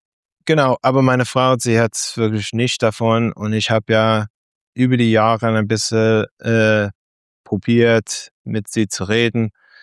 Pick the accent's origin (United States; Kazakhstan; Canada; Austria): United States; North Carolina; German is a second language; Als Amerikaner im Zug in North Carolina, ich habe natürlich wie fast alle andere mit Glaube groß gewachsen. Also meine beide Eltern, die kommen aus New York, beide Seiten kommen aus New York.